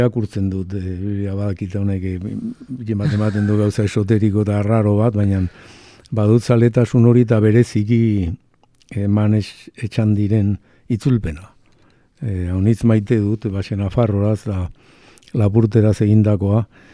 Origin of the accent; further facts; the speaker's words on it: Oñati, Basque Country, Spain; nire aur denboretako hizkuntza bizkaiera da. Ni gipuzkoarra naiz, oinatikoa, baina gure hizkuntza bizkaiera da.